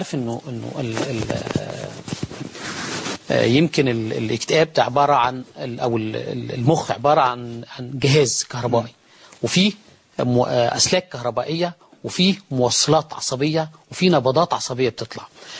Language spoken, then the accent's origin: Arabic; Egypt